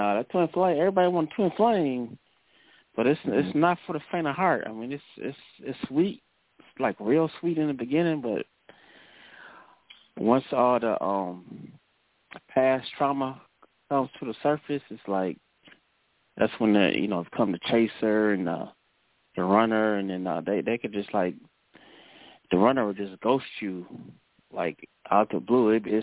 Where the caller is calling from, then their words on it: Cleveland, Ohio, United States; I'm calling from Cleveland, Ohio.